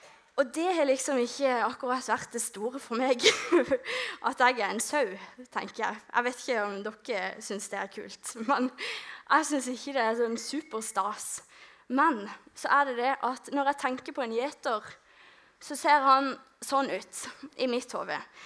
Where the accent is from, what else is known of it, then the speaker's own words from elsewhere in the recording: Lista, Agder, Norway; Jeg kommer fra Lista, og mitt hus, nå vet jeg, klarer jeg å... Åh, det huset der, det det huset jeg har vokst opp i. Og som dere ser, så det litt landlig. Det litt jord og sånn, og det litt sjø.